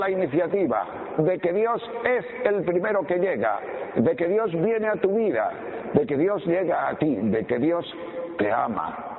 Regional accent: Tejerina, Castile and León, Spain; now in Palencia, Spain; yo soy un pueblo de la montaña de León, Tejerina, cerca de Riaño, aunque mi familia ya lleva aquí en Palencia 50 años, más de 50 años.

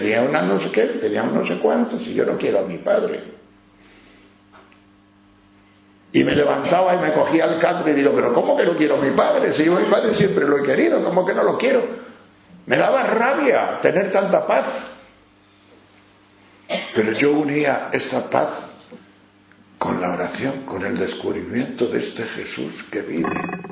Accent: León, Castile and León, Spain; now in Madrid, Spain; Y entonces yo iba a Palencia, Palencia con P, aunque yo soy de León, pero vivía allí mis padres.

